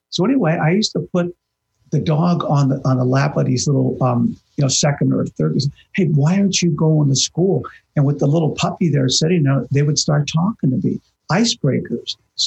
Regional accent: San Francisco, California, United States; I was from San Francisco, so I went to San Diego to work at the County Office of Education

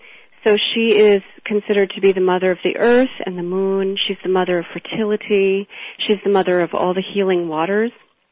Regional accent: New York City, New York, United States; now in Redmond, United States; I live in Redmond, Washington, and I'm from New York, originally New York City. So I've used to just that just buzz of people and getting together all the time and it's so different out here.

